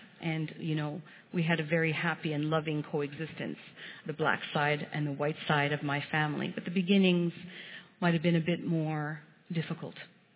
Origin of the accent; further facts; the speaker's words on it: Montreal, Quebec, Canada; born there; Where are you from? Where were you born? I was born in Montreal. I was from Montreal.